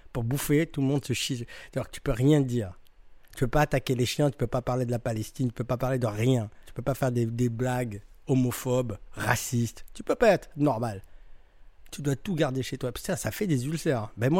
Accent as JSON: {"language": "French", "country": "France", "said": "non, on est français, nous, on est français, voilà, nos codes"}